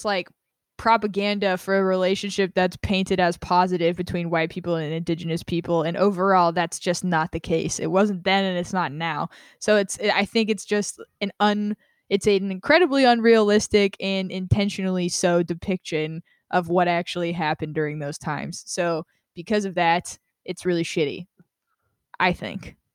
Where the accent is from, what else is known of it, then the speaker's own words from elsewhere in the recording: Las Vegas, Nevada, United States; Well, you grew up in Georgia, and I grew up in Las Vegas, which has the most epic New Year's celebrations ever outside of New York City.